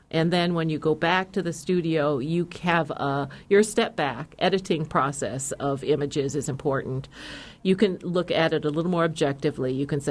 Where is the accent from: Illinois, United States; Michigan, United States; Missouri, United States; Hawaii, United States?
Hawaii, United States; I'm from Hawaii, too.